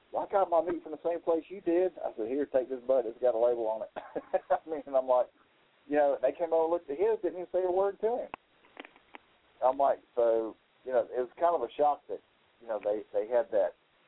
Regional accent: Georgia, United States; I said, you know, I'm not from Florida. I don't know how to do things down here, but we don't use roadkill up here in Georgia.

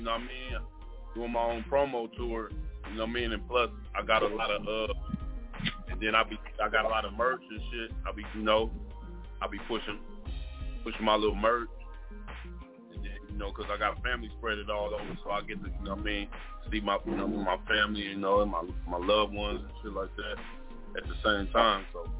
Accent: Duarte, California, United States; I'm from Duarte, California. I'm from Durock. I'll be everywhere.

